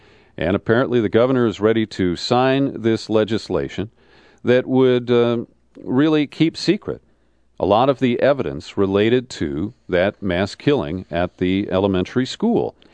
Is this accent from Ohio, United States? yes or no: yes; Cincinnati, Ohio, United States; And when I grew up in Cincinnati in the 1950s